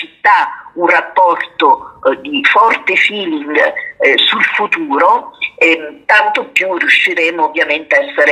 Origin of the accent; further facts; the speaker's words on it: Abruzzo, Italy; il terremoto 2016-2017 che ha colpito nuovamente l'Abruzzo, che ha colpito nuovamente la mia terra